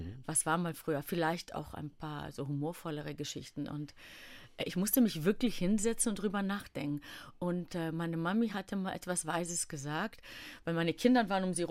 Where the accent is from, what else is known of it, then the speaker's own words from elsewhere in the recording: Greece; now in Germany; In Deutschland lebte ich. Dann war ich ja oft auch in meiner Heimat Griechenland.